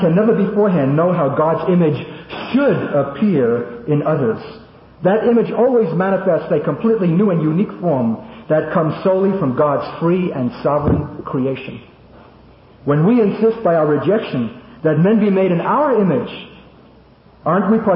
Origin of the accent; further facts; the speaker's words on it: Brooklyn, New York, United States; I'm the kid from Brooklyn who grew up in the streets.